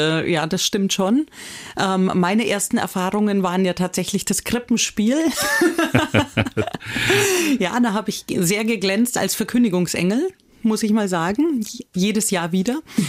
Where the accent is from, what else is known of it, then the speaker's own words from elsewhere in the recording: Zirndorf, Bavaria, Germany; also born or lived in Dinkelsbühl; Aber wir sind dann später nach Zirndorf gezogen und geboren bin ich aber in Dinkelsbühl, tatsächlich. Da war ich aber nie.